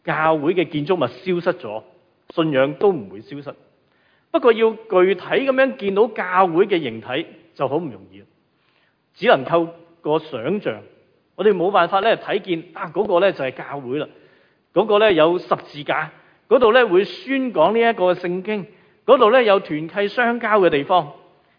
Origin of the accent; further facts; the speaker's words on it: China; 这个情形就好像我们中国人的习惯